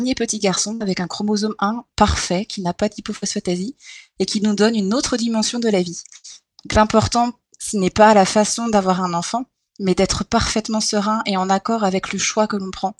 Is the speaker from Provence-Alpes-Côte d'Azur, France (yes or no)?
no; Auvergne-Rhône-Alpes, France; Parce que l'association était basée en Alsace, en fait, et moi, je suis de la Haute-Savoie.